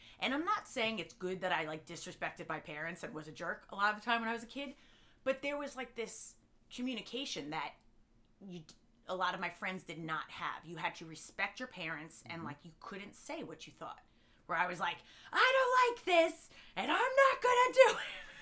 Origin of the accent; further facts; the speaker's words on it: Long Island, New York, United States; I grew up in Long Island, and you're a weirdo if you do that stuff.